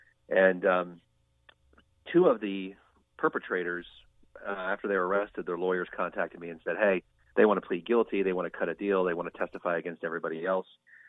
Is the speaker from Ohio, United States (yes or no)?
yes; Ohio, United States; So then I came back to my home state of Ohio